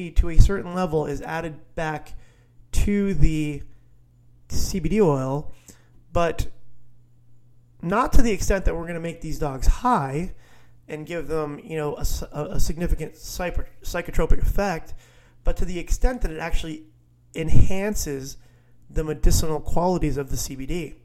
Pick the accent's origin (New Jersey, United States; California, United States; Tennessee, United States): New Jersey, United States; my home state of New Jersey